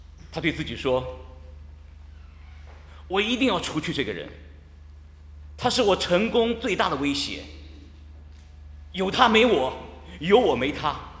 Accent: Qingdao, Shandong, China; accent: Qingdao; 我这个有时候讲几句青岛话，不知道大家能不能听得懂。

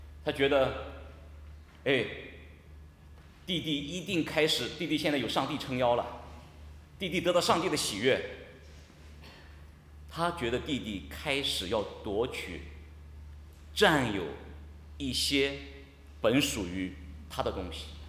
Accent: Qingdao, Shandong, China; accent: Qingdao; 我这个有时候讲几句青岛话，不知道大家能不能听得懂。

